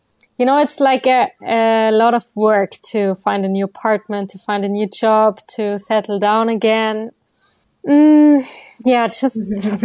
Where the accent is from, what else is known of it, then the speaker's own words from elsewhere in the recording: India; but I'm the Indian girl.